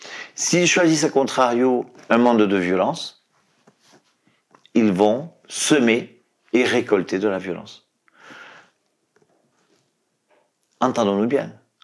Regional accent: Alet-les-Bains, Occitanie, France; born there; D'abord, je suis né à Alette-les-Bains. Alette-les-Bains, une cité médiévale du département de l'Aude, au cœur de l'Occitanie, dans cette haute vallée de l'Aude, au sud de Carcassonne.

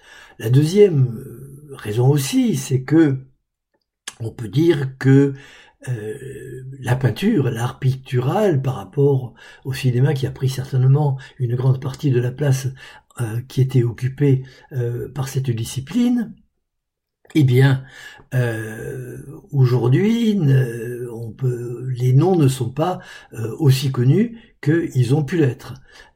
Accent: Occitanie, France; qui nous touche, on peut dire, en tant qu'Occitan

